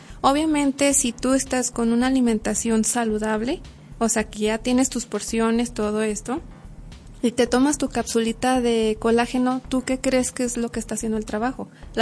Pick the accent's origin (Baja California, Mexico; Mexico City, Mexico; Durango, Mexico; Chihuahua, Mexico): Durango, Mexico; Y realmente nosotros como mexicanos o como duranguenses no tendemos a consumir tanto pescado.